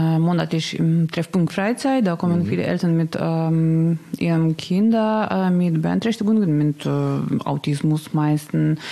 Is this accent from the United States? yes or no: no; Russia; German is a second language; now in Germany; und wir kommen aus Russland zur Behandlung nach Deutschland. Im 2015 sind wir.